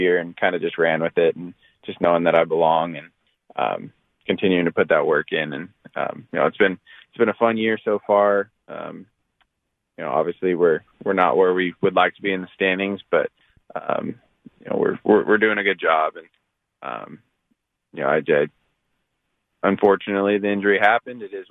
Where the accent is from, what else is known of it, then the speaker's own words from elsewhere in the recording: West Covina, California, United States; West Covina, California.